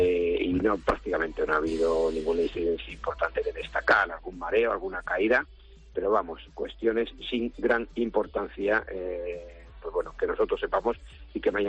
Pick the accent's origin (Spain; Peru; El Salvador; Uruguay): Spain; Alicante, Valencian Community; somos herculanos, somos alicantinos